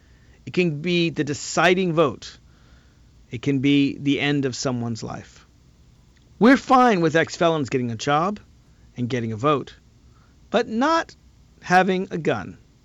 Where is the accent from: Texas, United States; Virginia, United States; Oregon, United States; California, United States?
Virginia, United States; Alexandria; I'm proud of my hometown, my city of Alexandria.